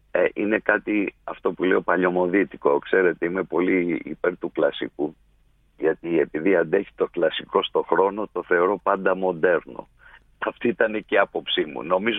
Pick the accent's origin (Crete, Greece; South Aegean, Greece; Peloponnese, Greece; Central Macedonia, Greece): South Aegean, Greece; Andros; το νησί μου, γιατί είμαι από την Άνδρο